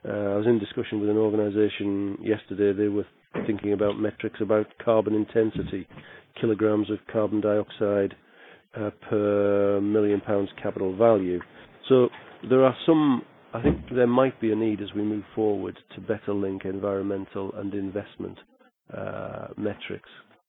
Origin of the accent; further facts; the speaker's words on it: Middlesbrough, North East England, United Kingdom; showing a wonderful picture of the bridge from my hometown of Middlesbrough in the north of England